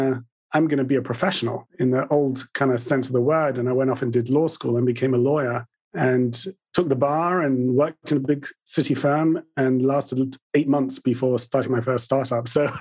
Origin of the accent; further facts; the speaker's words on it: London, United Kingdom; born there; accent: London; also born or lived in Palo Alto, California, United States; So I was born in London, and I still have the remnants of a London accent. My parents were born in London, but at a young age, I moved to California. And actually, I was a toddler around Palo Alto